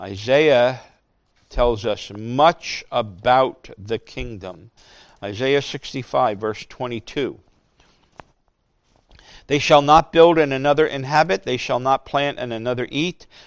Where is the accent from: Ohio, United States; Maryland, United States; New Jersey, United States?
New Jersey, United States; We're from New Jersey. Mosquito is the state bird of New Jersey.